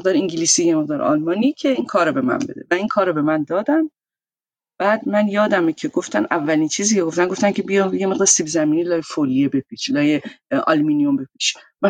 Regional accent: Iran; moved away; همین دلیل اصلا از ایران اومدم بیرون

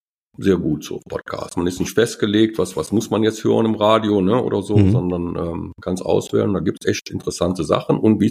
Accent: Stolberg, North Rhine-Westphalia, Germany; In Stolberg bei Aachen.

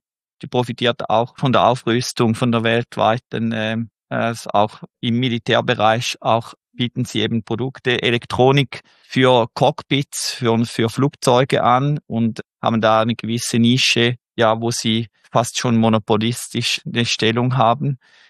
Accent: Switzerland; Als Schweizer konnte ich aber leider nicht zu

